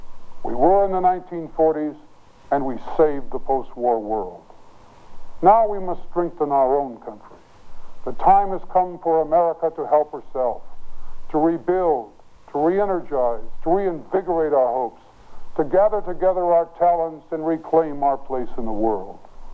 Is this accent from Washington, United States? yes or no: yes; Spokane, Washington, United States; One of my first jobs was a deputy prosecutor in my hometown of Spokane, Washington.